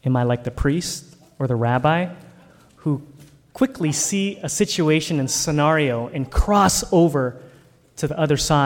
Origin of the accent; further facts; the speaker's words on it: Renton, Washington, United States; when I was growing up in Renton. I'm a child of the 80s. We lived in Renton in a small cul-de-sac.